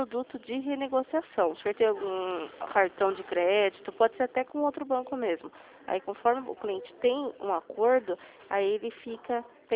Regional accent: Limeira, São Paulo, Brazil; sou de Limeira.

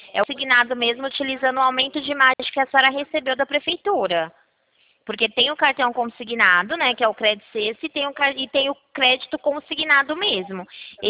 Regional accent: Rio Claro, São Paulo, Brazil; Eu sou aqui de Rio Claro, interior de São Paulo.

